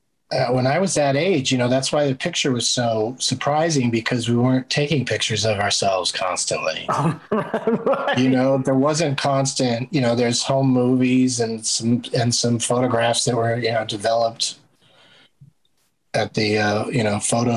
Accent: San Diego, California, United States; I grew up in San Diego, so we were at the beach all the time.

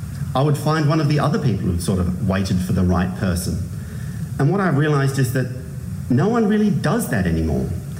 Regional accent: Adelaide, South Australia, Australia; I'm single guy from Adelaide.

